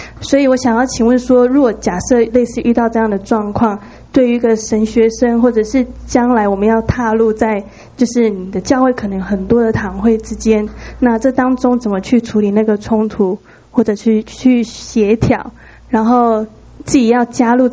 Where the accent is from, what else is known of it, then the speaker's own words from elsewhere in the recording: Taiwan; moved away; 因为我是从台湾过来，那当我到北美的时候，